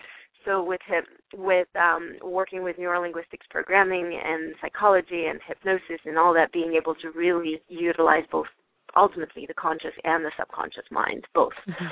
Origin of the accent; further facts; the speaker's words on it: Italy; now in United States; I was born and raised in Italy, and I've been in the U.S. now. This year, it'll be 23 years.